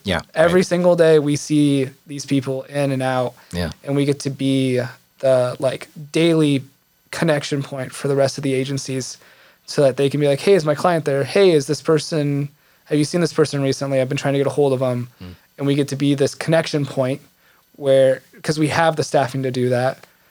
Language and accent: English; Davenport, Iowa, United States; Yeah. So I'm originally from Davenport, Iowa, and in high school, I loved going downtown